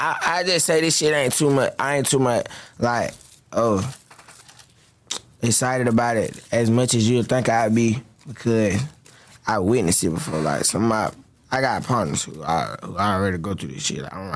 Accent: Atlanta, Georgia, United States; So I grew up on a little bit. I grew up on Memorial for about a good 8 years of my life. And then I moved to another side of town.

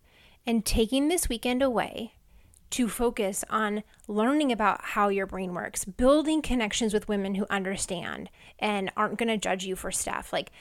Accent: Midwest, United States; now in Houston, United States; I know I grew up in the Midwest, but I've been here longer now, so this is now my hometown, sort of.

